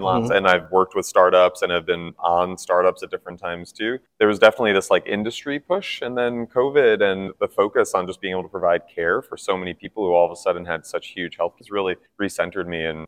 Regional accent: New York, United States; now in Bay Area, United States; I was just saying that I'm from New York, from the East Coast originally. I live in the Bay Area now.

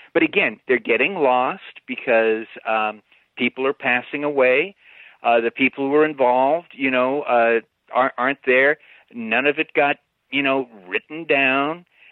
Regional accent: Glendale, California, United States; Well, the funny thing is again, I'm from Glendale, and I was an annual pass holder at Disneyland.

